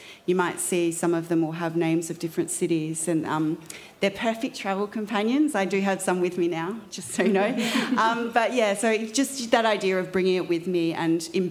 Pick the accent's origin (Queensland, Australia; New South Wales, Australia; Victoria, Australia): Victoria, Australia; Unfortunately, I'm from Victoria, so we were very locked in and no one could go to their studios, including me.